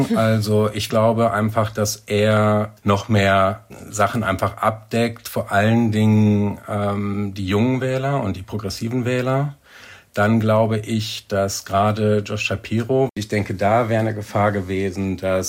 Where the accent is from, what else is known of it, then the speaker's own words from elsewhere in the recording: Germany; also born or lived in United States; now in San Francisco Bay Area, United States; Ich bin in den USA geboren, bin daher ein Doppelstaatler. Meine Eltern sind deutsch. Ich bin in Deutschland aufgewachsen, lebe jetzt aber seit einigen Jahren wieder in den USA, in Kalifornien, in der San Francisco Bay Area.